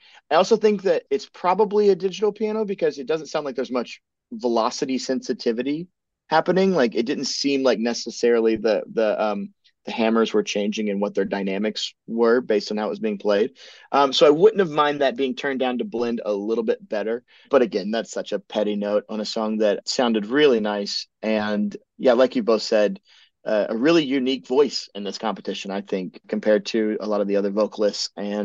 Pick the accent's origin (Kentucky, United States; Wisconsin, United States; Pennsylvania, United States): Kentucky, United States; I'm from Kentucky originally, and they have that sort of Midwestern vibe to them.